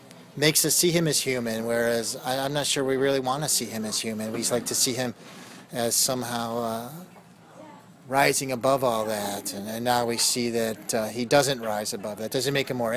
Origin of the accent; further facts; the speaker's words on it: the North, United States; Well, not having grown up in the South, I grew up in the North. I don't have a lot of first-hand experience with a lot of the things that are being taken on in the book.